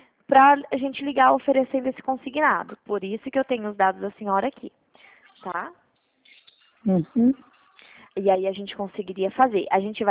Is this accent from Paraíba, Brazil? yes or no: no; Dracena, São Paulo, Brazil; Eu sou de Dracena.